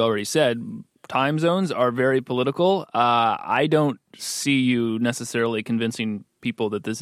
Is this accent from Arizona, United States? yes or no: yes; Arizona, United States; Yeah, I'm from Arizona, where growing up, we never once touched our clocks. We just let them run.